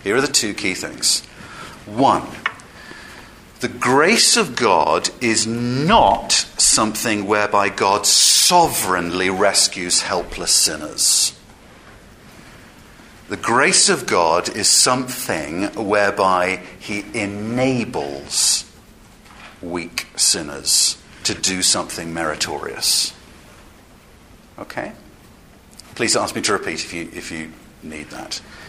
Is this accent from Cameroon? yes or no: no; England, United Kingdom; And maybe I react to this as an Englishman. In England, we generally don't do doctrine much.